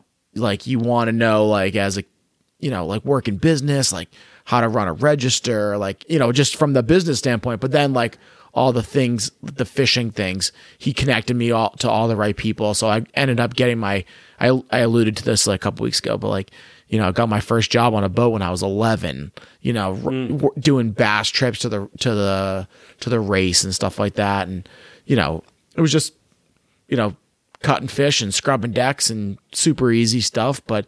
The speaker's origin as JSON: {"language": "English", "town": "Green Harbor", "region": "Massachusetts", "country": "United States", "tie": "born or raised there", "said": "I grew up in Green Harbor. Super fortunate. The house that I grew up in is like right on the beach. My backyard opens right up to, you know, Green Harbor Beach, Berks Beach there."}